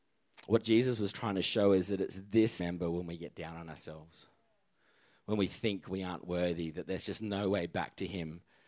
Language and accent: English; Adelaide, South Australia, Australia; So that's where I came from. So that's in Adelaide as well, by the way. I grew up in the Seventh-day Adventist Church. So always grew up in a Christian household.